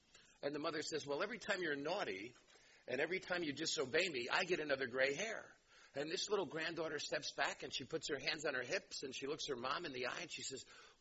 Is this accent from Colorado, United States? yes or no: no; New York, United States; I'm from New York, so there's two chapters to cover.